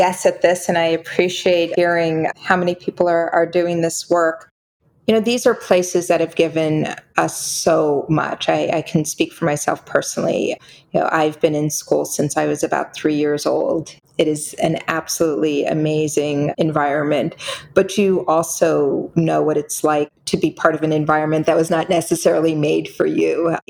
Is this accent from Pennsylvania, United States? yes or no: no; Washington, District of Columbia, United States; I grew up in Washington, D.C., and there were women and people of color in every walk of life.